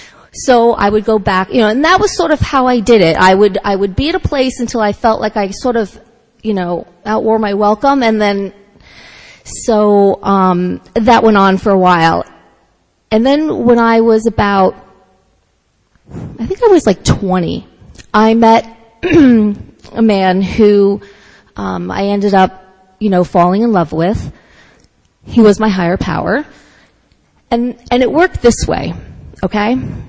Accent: New York, United States; I grew up in Westchester, you know, in the woods behind there, right?

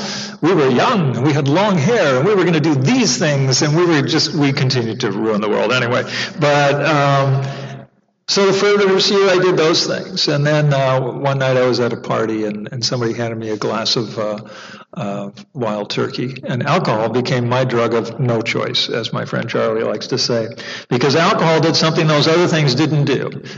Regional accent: Canada; I was born specifically in Canada, and grew up in a family of professional non-feelers and non-emoters. We are military, we are Protestant, we are Canadian, we are Scottish heritage.

